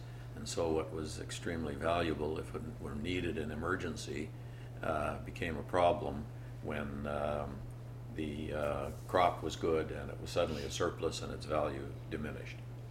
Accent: Humboldt, Saskatchewan, Canada; including back to my hometown of Humboldt and so on, was in it.

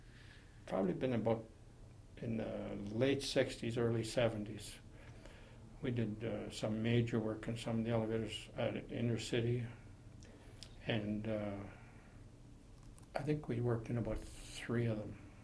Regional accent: Kern River, California, United States; because I grew up in Kern River

